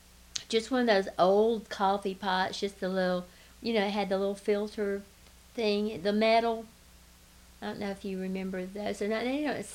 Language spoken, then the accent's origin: English; Atlanta, Georgia, United States; living in Atlanta and growing up in Atlanta, we would be more and more modernized over the years.